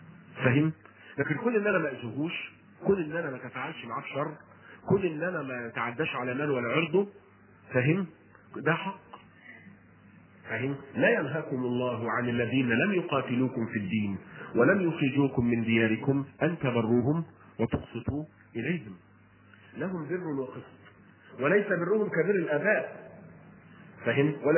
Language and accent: Arabic; Egypt; ان احنا كلنا مصريين يحكمنا قانون مصر